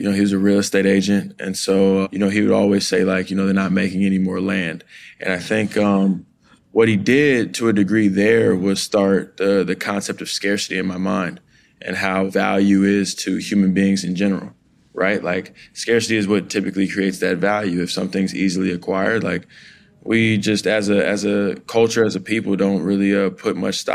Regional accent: Los Angeles, California, United States; actually grew up in South Central, but I used to bus out to Taft. So that's why a lot of people think I grew up in Woodland Hills

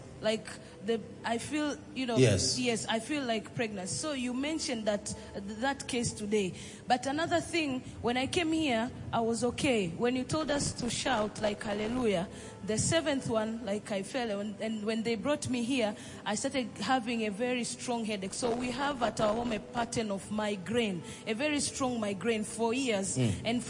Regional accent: Tanzania; I'm from Tanzania.

